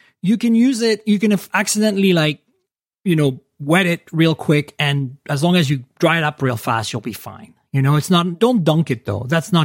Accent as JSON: {"language": "English", "country": "Canada", "moved": "as an adult", "lives_now": "United States", "said": "Now, for the audience, I'm Canadian, but I live in the US. I've lived here 28 years."}